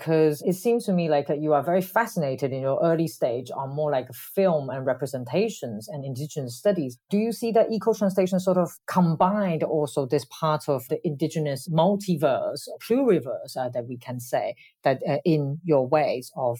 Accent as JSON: {"language": "English", "town": "Kaohsiung", "country": "Taiwan", "tie": "born or raised there", "said": "Me too, in Kaohsiung."}